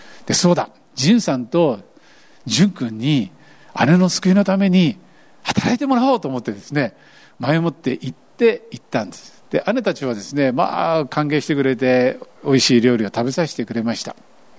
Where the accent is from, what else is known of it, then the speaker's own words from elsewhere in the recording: Kyushu, Japan; now in Shikoku, Japan; 九州で生まれ九州で育ち九州大好きです。